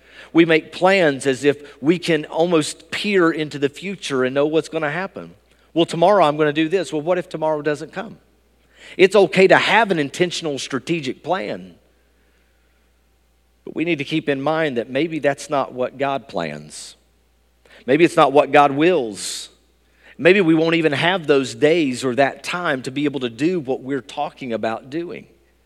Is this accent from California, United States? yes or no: no; Bristol, Tennessee, United States; It was a small gas station in my hometown of Bristol, Tennessee